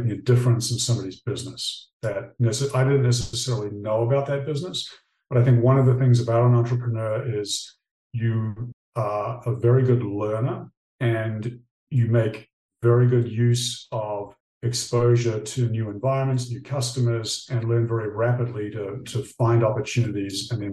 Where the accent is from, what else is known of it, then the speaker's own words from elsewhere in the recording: New Zealand; So I grew up in New Zealand